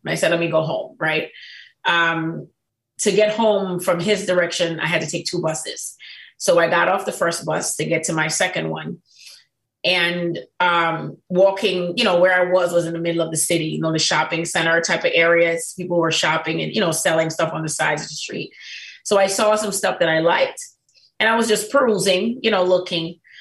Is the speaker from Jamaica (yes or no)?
yes; Kingston, Jamaica; I grew up in the Caribbean. I'm born and raised from Kingston, Jamaica.